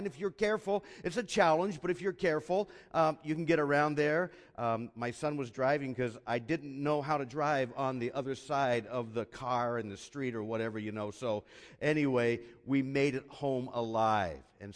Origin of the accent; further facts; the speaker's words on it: Pennsylvania, United States; There's one of those five-point intersections where I grew up near Philadelphia